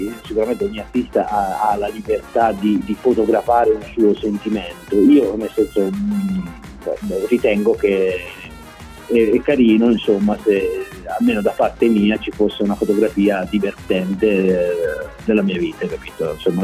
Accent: Basilicata, Italy; moved away as an adult; also born or lived in Milan; Sono nato in Basilicata, sono cresciuto in Basilicata, sono stato 20 anni in Basilicata e 20 anni in Milano.

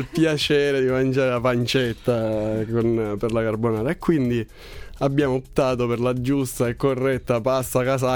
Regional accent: Southern Italy, Italy; Io essendo terrone preferisco il caldo e il mare, essere onesti.

